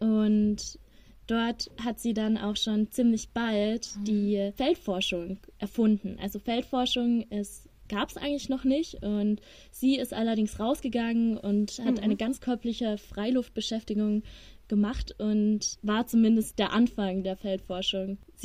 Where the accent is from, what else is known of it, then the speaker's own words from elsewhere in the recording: Ingolstadt, Bavaria, Germany; now in Regensburg, Germany; Ja, also ich komme aus Ingolstadt tatsächlich, aber ich befinde mich gerade in Regensburg in der WG